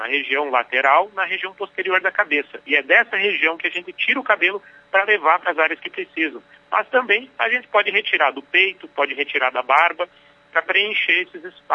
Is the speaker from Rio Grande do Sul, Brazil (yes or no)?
yes; Passo Fundo, Rio Grande do Sul, Brazil; Mas eu sou de Passo Fundo, nasci em Passo Fundo.